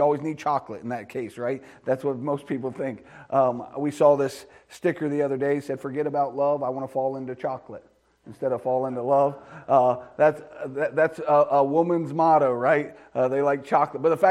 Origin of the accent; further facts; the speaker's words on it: United States; I'm glad I'm an American, aren't you? I'm glad I live here, have the freedoms that we have.